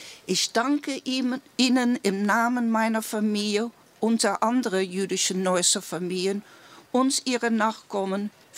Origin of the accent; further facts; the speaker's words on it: Amsterdam, North Holland, Netherlands; ich bin in Amsterdam aufgewachsen